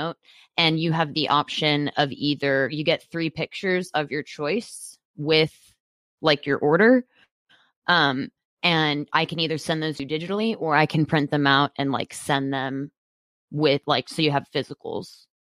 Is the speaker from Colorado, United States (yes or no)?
no; Chicago, Illinois, United States; also born or lived in Texas; I was born in Texas, but my home is Chicago. That's my home. That's the place that I consider to be my hometown.